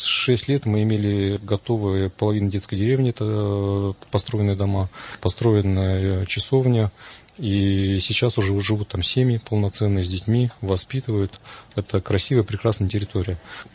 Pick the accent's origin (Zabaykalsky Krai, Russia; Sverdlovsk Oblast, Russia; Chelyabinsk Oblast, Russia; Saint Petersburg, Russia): Zabaykalsky Krai, Russia; Нет, я из Забайкалья.